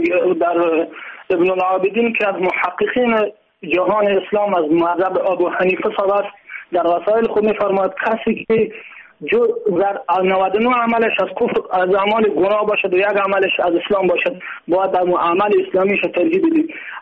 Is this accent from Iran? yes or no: no; Kandahar, Afghanistan; مخلصا قندار.